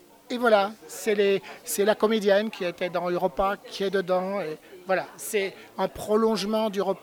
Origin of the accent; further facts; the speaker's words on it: Belgium; J'aime l'hybride. Je suis belge.